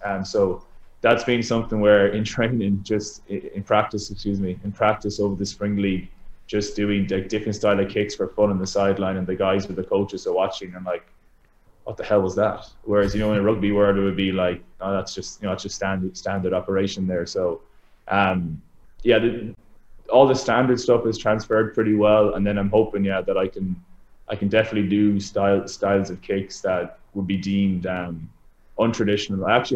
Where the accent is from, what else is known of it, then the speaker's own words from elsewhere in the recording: Ireland; when I was a 10-year-old growing up in Ireland